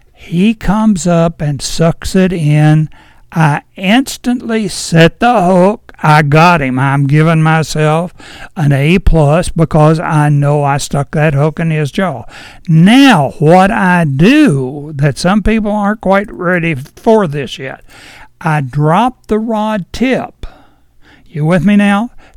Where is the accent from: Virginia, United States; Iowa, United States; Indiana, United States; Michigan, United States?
Virginia, United States; Edinburg; I grew up in Edinburgh in the 50s, just 1 mile from the North Fork of the Shenandoah River.